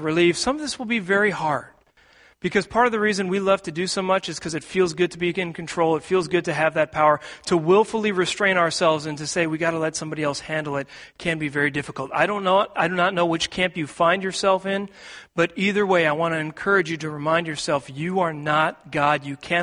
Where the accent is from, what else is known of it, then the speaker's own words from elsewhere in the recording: Seattle, Washington, United States; I grew up in Seattle, and all my family is still out in the Seattle area.